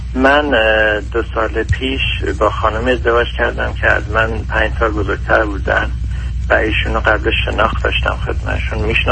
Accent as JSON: {"language": "Persian", "country": "Iran", "moved": "as an adult", "said": "ما برنامه مهاجرت از ایران رو برام پیش اومد که از ایران فاصله گرفتیم و اومدیم خارج از کشور"}